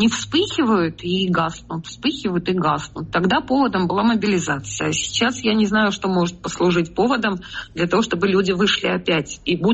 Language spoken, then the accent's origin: Russian; Russia; Но не будем забывать, что я из Дагестана.